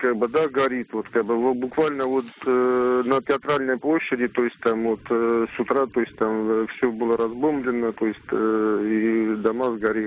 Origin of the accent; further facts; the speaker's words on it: Tskhinvali, South Ossetia, Georgia; я сам из Тхенвали